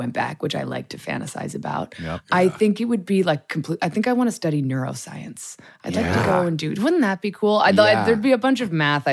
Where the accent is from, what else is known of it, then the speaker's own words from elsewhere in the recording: New York, United States; also born or lived in Washington, D.C.; now in Los Angeles, United States; But I graduated and left the suburbs of Massachusetts after growing up in New York and then D.C. And I had never spent much time in the West Coast.